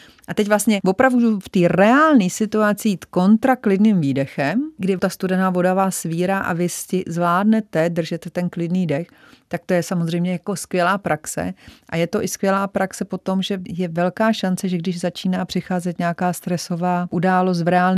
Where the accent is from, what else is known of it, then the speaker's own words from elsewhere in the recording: Líbeznice, Central Bohemian Region, Czechia; Já jsem z Líbeznic, kde jsem prostě byla dokonce i v zastupitelstvu 3 volebním období, takže střední Čechy fakt miluju.